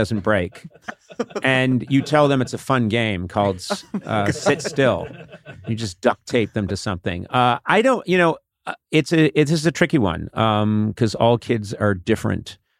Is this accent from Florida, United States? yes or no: no; Brookline, Massachusetts, United States; I'm from Brookline, Massachusetts.